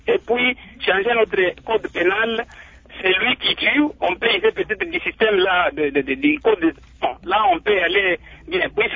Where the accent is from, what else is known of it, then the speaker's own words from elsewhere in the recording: Kamina, Haut-Lomami, DR Congo; je suis même de Kamina.